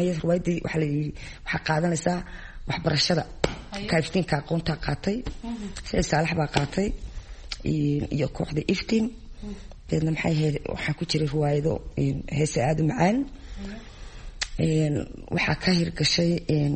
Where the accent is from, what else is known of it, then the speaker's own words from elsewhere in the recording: Djibouti; also born or lived in Hargeisa; horta waxaan ku dhashay in Hargeysa waxaan ku koray Djibouti